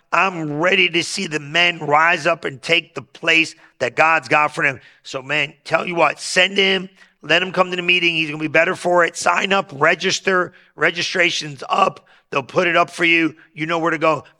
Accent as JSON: {"language": "English", "town": "Lodi", "region": "California", "country": "United States", "said": "Somebody's like, where are you from? I'm from Lodi."}